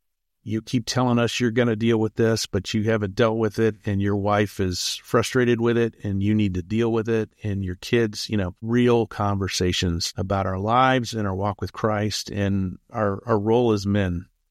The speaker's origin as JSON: {"language": "English", "region": "Texas", "country": "United States", "tie": "born or raised there", "said": "And I grew up in Texas, so for me, it was coming home."}